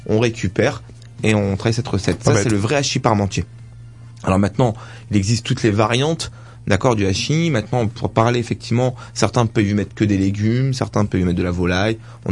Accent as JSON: {"language": "French", "country": "Italy", "said": "en tant qu'Italien"}